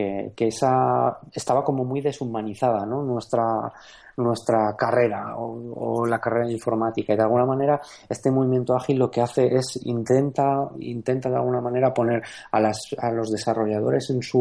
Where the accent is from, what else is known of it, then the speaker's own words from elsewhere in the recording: Aragon, Spain; voy a empezar diciendo que soy maño, con mucho orgullo, la verdad. Cada año que paso fuera me siento más atraído hacia mi casa